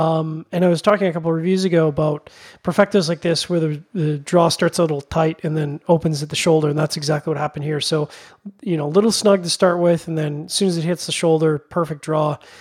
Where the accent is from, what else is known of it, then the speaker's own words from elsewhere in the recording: Canada; I'm Canadian.